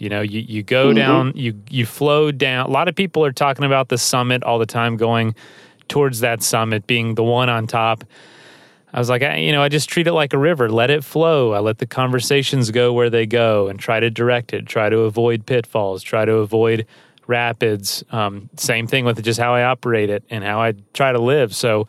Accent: the South, United States; I'm from the South, and yeah, funny enough, I'm recording this in my truck right now

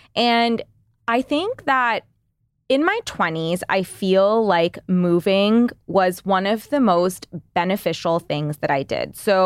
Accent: Toronto, Ontario, Canada; moved away as an adult; also born or lived in Dhaka, Bangladesh / London, United Kingdom; I was born in Dhaka, Bangladesh, moved from there to Toronto when I was in second grade, was in Toronto until high school. Then I moved to Dhaka, did high school there. Then I moved to Toronto on my own for college, did my post-grad in London in the UK, and then moved back to Toronto.

